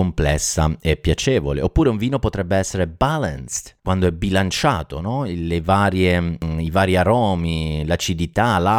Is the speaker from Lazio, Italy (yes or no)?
no; Abruzzo, Italy; Io sono abruzzese, sono in Abruzzo